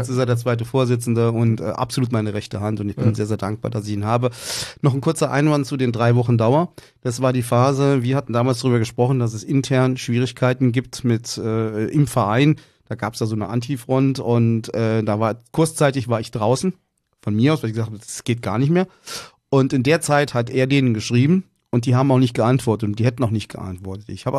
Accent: Saarland, Germany; ich bin jetzt wieder da, wo ich meine Kindheit verlebt habe. Ich lebe jetzt wieder im Saarland in meinem Elternhaus. Bin also waschechter, gebürtiger Saarländer

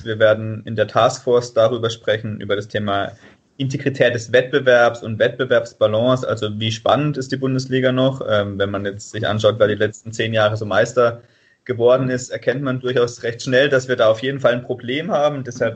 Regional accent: Freiburg, Baden-Württemberg, Germany; Grüße aus dem Süden, aus Freiburg. Ich komme hier aus Freiburg

